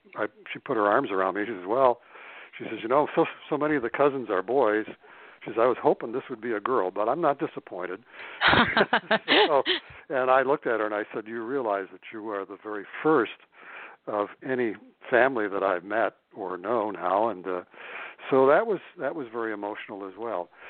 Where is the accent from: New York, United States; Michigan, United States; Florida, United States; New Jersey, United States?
Michigan, United States; Detroit; born there; So she was sent down to Detroit from the Upper Peninsula to have the baby, and I was born here in Detroit, and then she went back to the Upper Peninsula